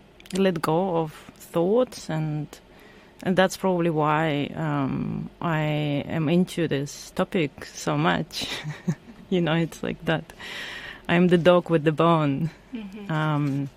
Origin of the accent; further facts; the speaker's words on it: Kazakhstan; also born or lived in Germany; now in Sydney, Australia; I grew up in Central Asia, in Kazakhstan, then migrated to Germany, and then 14 years later migrated again to Sydney.